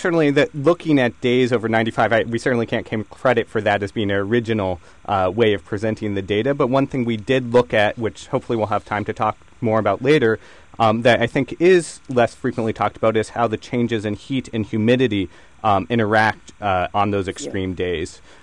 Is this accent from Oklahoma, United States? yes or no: no; Washington, District of Columbia, United States; I'm from Washington, D.C. originally, and we certainly know there, you know, those days in the middle of the summer